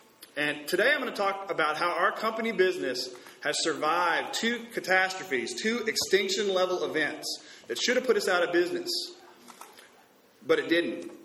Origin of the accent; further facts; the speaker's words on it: Starkville, Mississippi, United States; I'm from Starkville, Mississippi.